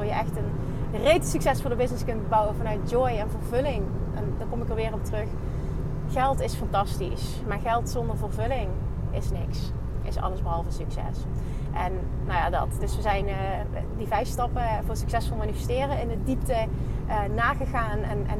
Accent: Limburg, Netherlands; In Limburg, in Midden-Limburg, eigenlijk in de buurt waar ik vandaan kom.

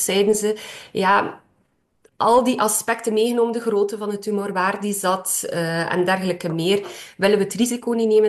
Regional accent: Flanders, Belgium; born there; Ik ben geboren in West-Vlaanderen, tegen de Franse grens.

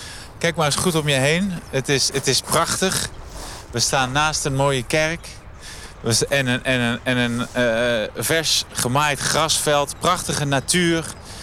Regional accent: Haarlem, North Holland, Netherlands; born there

